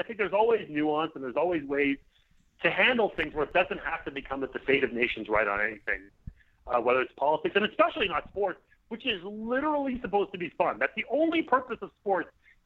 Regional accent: Montreal, Quebec, Canada; It's just because I grew up in Montreal.

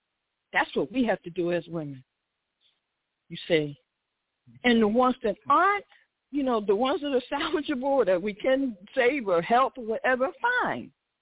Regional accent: Philadelphia, Pennsylvania, United States; I'm from Philly, straight up.

